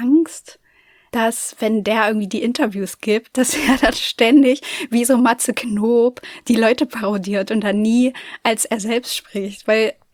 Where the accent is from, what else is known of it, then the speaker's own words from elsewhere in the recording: Germany; ich komme aus Deutschland, ich kann kein Englisch sprechen.